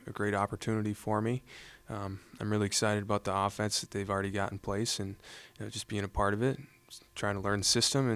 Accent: Minnesota, United States; I'm from Minnesota, you know, small town.

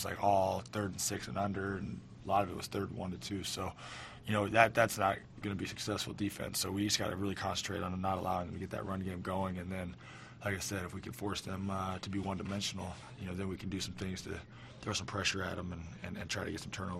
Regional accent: California, United States; because I'm from the Bay Area

